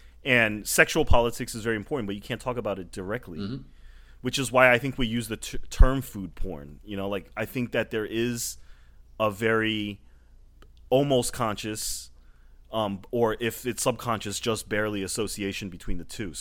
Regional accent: Hawaii, United States; born there; I was born in Hawaii and I watched every single episode of Hawaii Five-0.

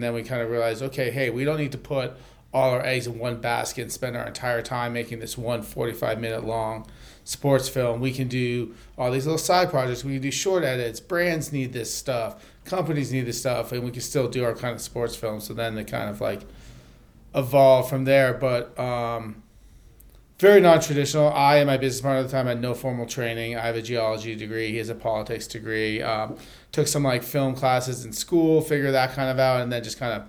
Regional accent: New England, United States; Growing up in New England, I was always really into skiing and outdoor sports and adventures. So when I went to college out in Washington State, they had a really small video program.

